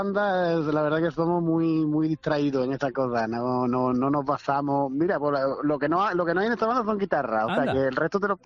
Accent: Jerez de la Frontera, Andalusia, Spain; Es que aquí, decir que somos de Jerez, Jerez de la Frontera, Cádiz.

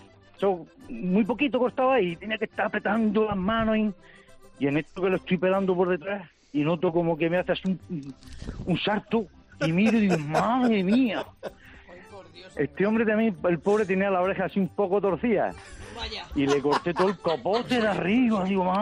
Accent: Zarandona, Region of Murcia, Spain; yo soy de Murcia, yo soy de Zarandona

